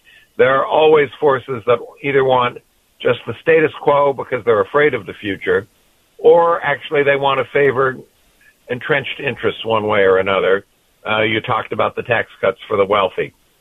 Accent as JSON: {"language": "English", "region": "California", "country": "United States", "tie": "born or raised there", "said": "when she would visit us where I was growing up in California, and when we would go see her at Hyde Park, New York, in the summertime."}